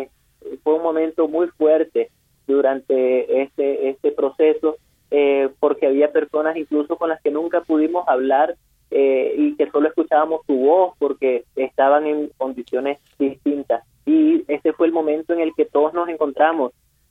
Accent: Nicaragua; Yo me considero tanto o más nicaragüense que Daniel Ortega

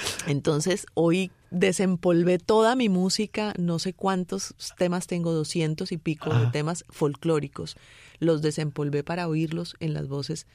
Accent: Ginebra, Valle del Cauca, Colombia; Yo salí había 5.000 personas. Ajá. En mi pueblo, Ginebra, Valle del Cauca. Ajá. En Colombia.

